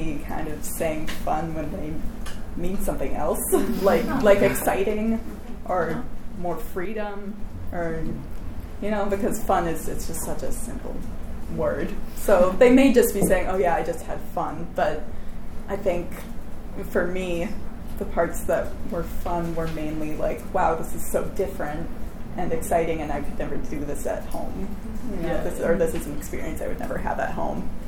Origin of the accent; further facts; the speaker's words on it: New Hampshire, United States; I'm from New Hampshire. I've never moved.